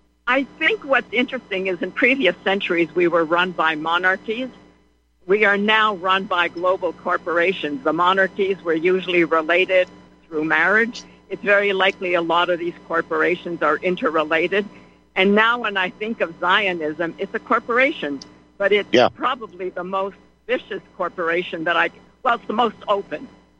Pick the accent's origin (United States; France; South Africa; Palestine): Palestine; moved away; But a lot of them, I know because I'm from Palestine, when we fled before it got really bad.